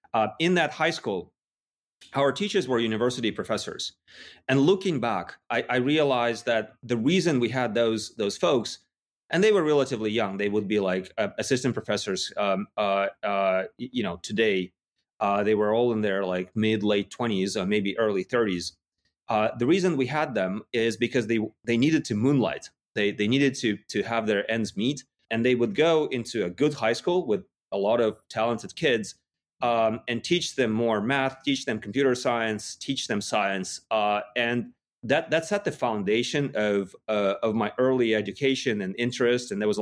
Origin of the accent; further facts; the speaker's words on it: Yekaterinburg, Sverdlovsk Oblast, Russia; I was not in Berlin, obviously. I was in Russia and in a relatively small city called